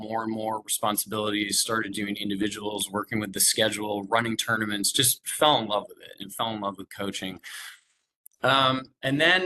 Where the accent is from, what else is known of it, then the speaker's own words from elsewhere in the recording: Worcester, Massachusetts, United States; So, like I said, I grew up in Worcester, Massachusetts, was in an area where basically no one played tennis